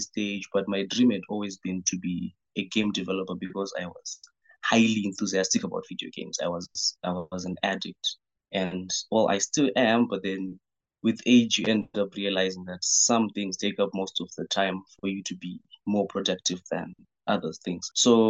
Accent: Harare, Zimbabwe; I've always been a tech enthusiast ever since I was a kid, growing up in Hatfield, Harare, right?

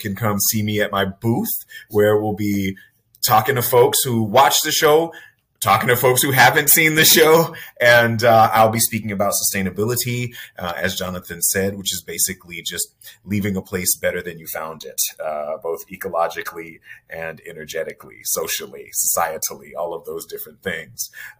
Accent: Vancouver, British Columbia, Canada; I'm not someone that drives a car in my hometown of Vancouver

